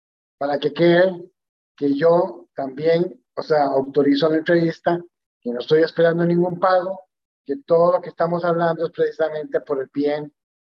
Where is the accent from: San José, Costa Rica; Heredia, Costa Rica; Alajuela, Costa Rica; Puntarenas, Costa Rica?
Heredia, Costa Rica; born there; 24 de noviembre de 1957, nací en Heredia.